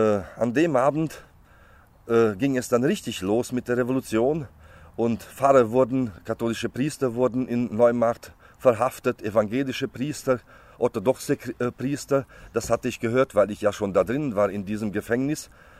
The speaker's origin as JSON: {"language": "German", "region": "Transylvania", "country": "Romania", "said": "weil ich Deutscher bin aus Siebenbürgen."}